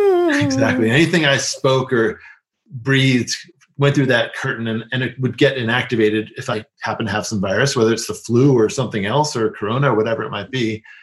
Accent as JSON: {"language": "English", "town": "New York City", "region": "New York", "country": "United States", "tie": "born or raised there", "said": "I grew up in New York City, and my mom sent me an article from the Daily News or the Post or something."}